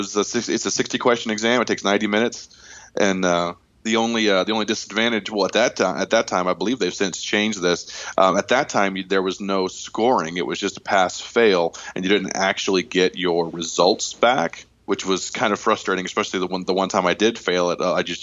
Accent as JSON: {"language": "English", "town": "Springfield", "country": "United States", "tie": "born or raised there", "said": "And I was lucky enough to have one right here in Springfield in my hometown, and we're one of the smaller ones in the country."}